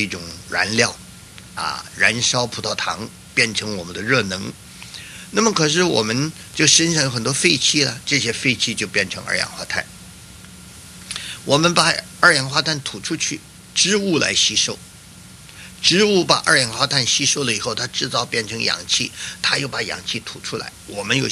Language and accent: Chinese; China; 比如我们中国人常常说吃什么补什么，这就是一种原理。